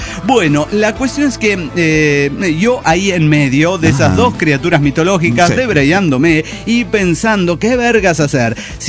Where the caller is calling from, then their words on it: Campo Quijano, Salta, Argentina; de Campo Quijano, Rosario de Lerma, Salta, Argentina.